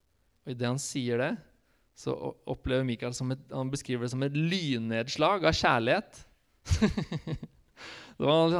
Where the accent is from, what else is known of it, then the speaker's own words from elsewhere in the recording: Skien, Vestfold og Telemark, Norway; han skal flytte til Skien da, som der jeg kommer fra